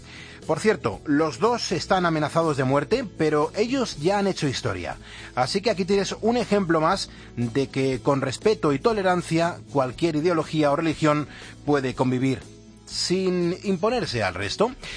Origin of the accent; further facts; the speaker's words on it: Spain; Somos españoles, somos gente que ama nuestro país